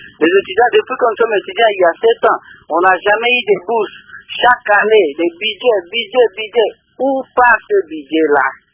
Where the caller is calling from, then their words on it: Mbandaka, Équateur, DR Congo; Mais si vous voyez ici chez nous en Bandaka